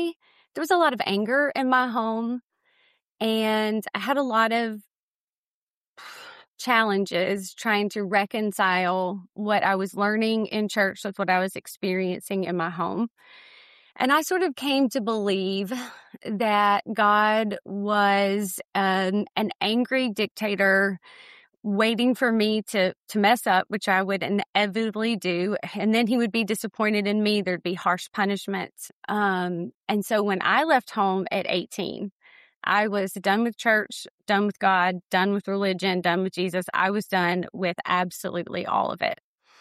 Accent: Luverne, Alabama, United States; from Luverne. Luverne. Laverne and Shirley, Luverne. It is about 45 minutes south of Montgomery.

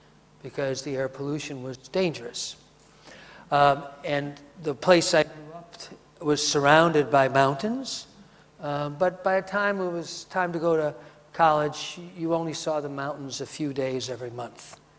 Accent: Los Angeles, California, United States; When I was a young child growing up in Los Angeles, I can remember sitting in the back seat of my mother and father's car, driving for hours and hours, and all we would see is lemon groves and orange groves.

